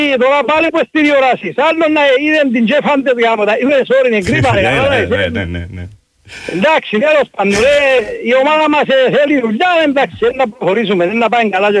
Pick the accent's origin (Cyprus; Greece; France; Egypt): Cyprus; Kaimakli, Nicosia District; Είμαι που το Γαϊμακλίνε